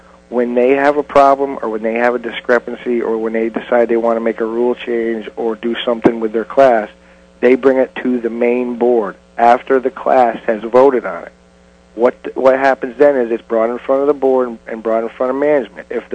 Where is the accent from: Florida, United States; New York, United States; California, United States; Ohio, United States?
Florida, United States; because we're from South Florida and we needed a change.